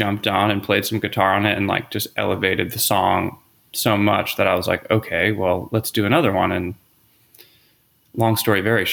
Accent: Philadelphia, Pennsylvania, United States; Yeah, I grew up in the Philadelphia area

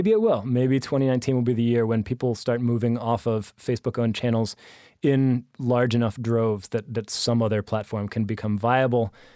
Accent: United States; One thing I have a slightly different view on, maybe because I'm American, is the First Amendment.

